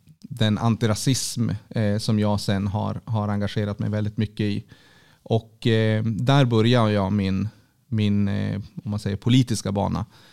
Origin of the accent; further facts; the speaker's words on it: Piteå, Norrbotten County, Sweden; Jag kommer ju ursprungligen ifrån Piteå, där jag växte upp. Och jag växte upp i ett område som kallades Tunnan.